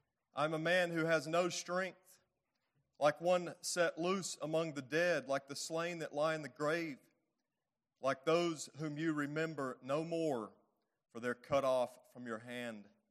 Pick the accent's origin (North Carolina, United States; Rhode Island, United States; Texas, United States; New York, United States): North Carolina, United States; I remember my grandpa showing me a place on Green River Road where I grew up there in North Carolina.